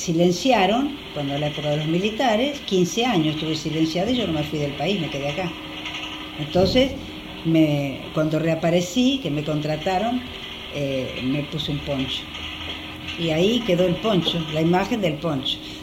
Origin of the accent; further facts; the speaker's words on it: Argentina; Mire cómo somos los argentinos.